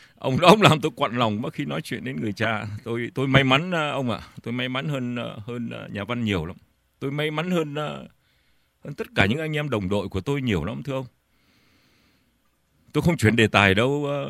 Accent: Phú Nhai, Nam Định, Vietnam; Trường Chinh đó là người quê tôi đấy ông ạ. Gần tôi, gần nhà tôi lắm ông ạ. Xuân Trường gần lắm ông ạ. Gần Phú Nhai tôi lắm ông ạ. Cách một con sông thôi.

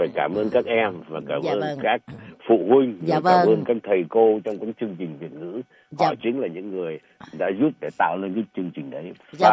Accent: Bến Tre, Vietnam; born there; bố mẹ tôi là những người di cư từ miền Bắc vào miền Nam. Cho nên tôi được sinh đẻ ra ở Bến Tre.

